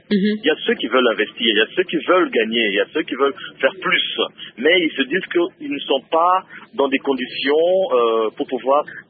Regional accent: DR Congo; now in Côte d'Ivoire; J'ai quitté le Congo. Il y a beaucoup de choses qui me manquaient. Notre pondou national me manquait énormément. Notre chikwang national me manquait, tu vois.

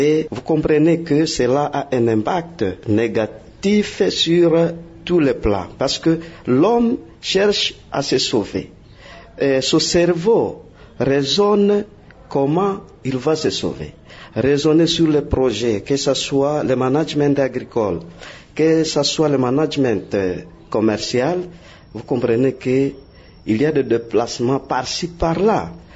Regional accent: DR Congo; Et je le dis en tant que Congolais, c'est une obligation de l'État.

